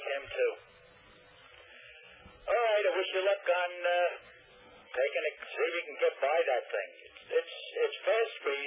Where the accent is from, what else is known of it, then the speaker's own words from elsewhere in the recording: New York, United States; now in Florida, United States; from Long Island, calling from Florida.